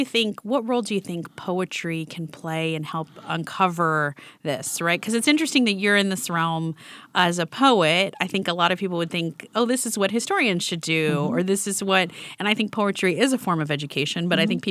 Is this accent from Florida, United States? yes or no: yes; Florida, United States; As someone who had a Southern, and you know, growing up in Florida, there was a lot I did not learn about Florida and Florida's racist history